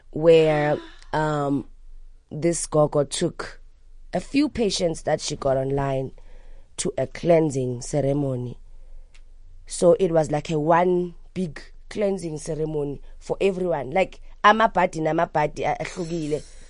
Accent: Soweto, Gauteng, South Africa; I want to do it in Soweto, like to give it that thing, because I am from Soweto, you know?

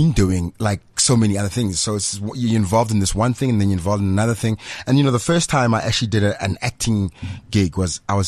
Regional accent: Pretoria, Gauteng, South Africa; also born or lived in Mamelodi; Well, I grew up in Pretoria. Well, I was born in Mamelodi. My parents moved in 1977 to Soshanguve

